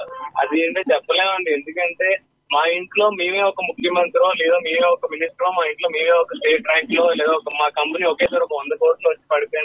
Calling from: Bengaluru, Karnataka, India; నేను బెంగళూరు నుంచి చేస్తున్నాను మేడం.

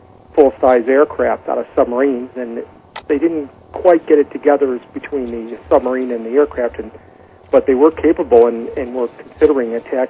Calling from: New York, United States; from New York.

